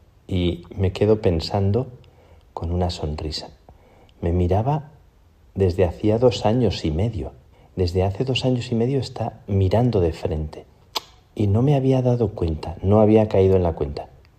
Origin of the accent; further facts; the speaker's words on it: Plasencia, Extremadura, Spain; el nazareno de la Catedral de Plasencia, de mi tierra